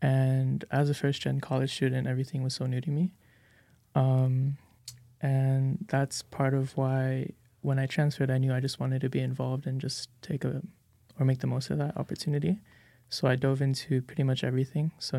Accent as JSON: {"language": "English", "country": "Philippines", "tie": "born or raised there", "also_born_or_lived": "Japan", "moved": "yes", "lives_now": "United States", "said": "I transferred from San Diego Miramar College. So I was born in the Philippines. I was raised there. And then I spent most of my life living in Japan. My father was in the military."}